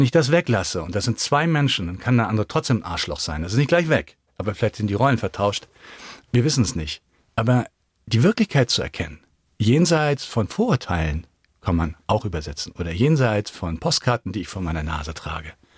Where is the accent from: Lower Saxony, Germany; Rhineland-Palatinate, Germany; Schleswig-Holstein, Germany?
Schleswig-Holstein, Germany; Kiel; now in Allgäu, Germany; Ich komme ja aus Kiel, oben von der Ostsee. Und hätte mir nie gedacht, dass ich da mal im Allgäu lande.